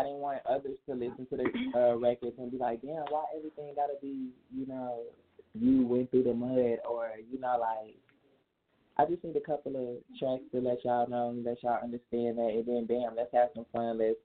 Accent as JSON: {"language": "English", "region": "Arkansas", "country": "United States", "said": "Like, I'm a South girl. I'm from the South."}